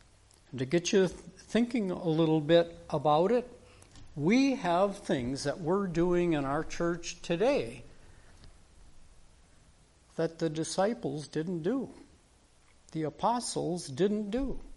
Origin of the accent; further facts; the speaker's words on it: Minnesota, United States; And where I grew up in the Twin Cities area, I could not walk down those city streets today and feel safe.